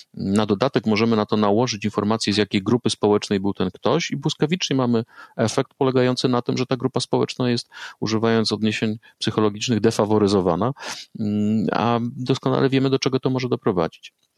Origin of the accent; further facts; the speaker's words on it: Silesian Voivodeship, Poland; Ja się wychowywałem w małej miejscowości na Górnym Śląsku.